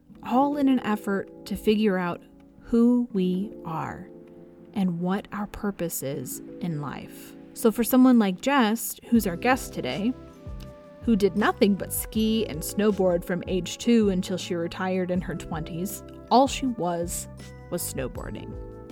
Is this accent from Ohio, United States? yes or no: no; Washington, United States; I was growing up in Washington State, where the water is cold and not great for surfing.